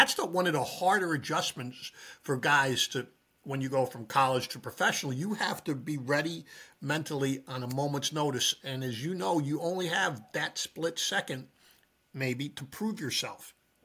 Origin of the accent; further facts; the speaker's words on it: New York, United States; now in United Kingdom; I've lived in England for 40 years. I grew up in New York, yes. As a kid, I was a Knicks fan.